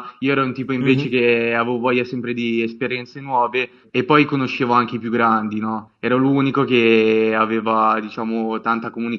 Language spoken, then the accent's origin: Italian; Lombardy, Italy; Vengo dalla provincia di Milano.